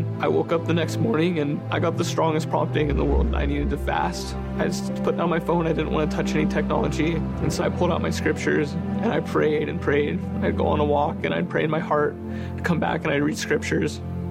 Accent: Tri-Cities, Washington, United States; I'm from Tri-Cities, Washington, born and raised.

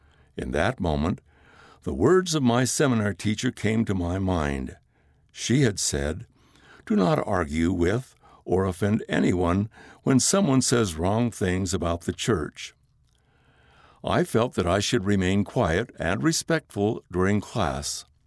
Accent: South Korea; English is a second language; While I was growing up in Korea, my father allowed his children to attend the church of our choice.

